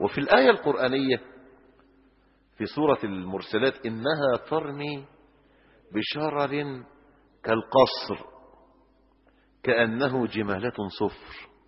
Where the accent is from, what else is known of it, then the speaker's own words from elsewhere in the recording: Egypt; عشان كده مثلا احنا عندنا في مصر قصور